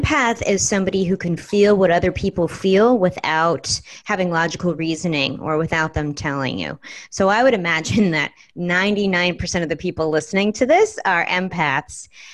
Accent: New York, United States; also born or lived in Brooklyn; now in Los Angeles, United States; I'm originally from New York. I spent 10 years living in Brooklyn. I was born in upstate New York. I'm in LA now on the beach.

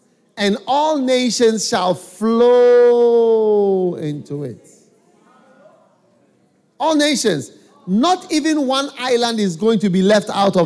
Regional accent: Switzerland; I told them I'm from Switzerland. So oh yes, I told them you are talking to a Swiss man.

